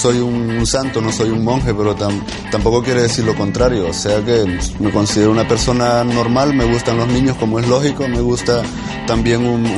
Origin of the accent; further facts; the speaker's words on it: El Salvador; soy salvadoreño. Uh-huh. Soy de un país que está en su desarrollo